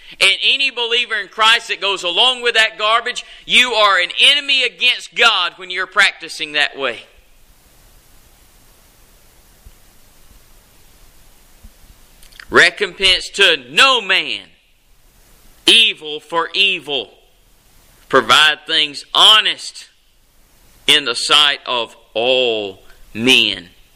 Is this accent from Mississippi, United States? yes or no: yes; Hattiesburg, Mississippi, United States; If you listen to the news media, you'd think it was 8,000 people in my hometown of Hattiesburg.